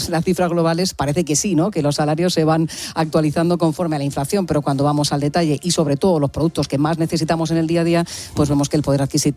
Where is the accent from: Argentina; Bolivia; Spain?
Spain; Jumilla, Region of Murcia; que yo soy de Jumilla y lo sé